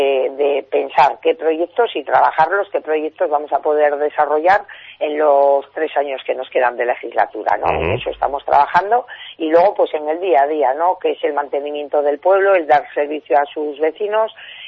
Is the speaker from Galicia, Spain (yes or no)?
no; Navarre, Spain; yo como buena navarra, a mí la jota me encanta